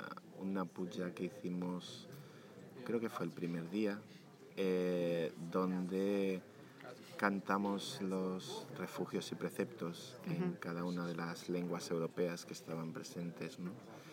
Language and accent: Spanish; Valencia, Valencian Community, Spain; vengo también de Valencia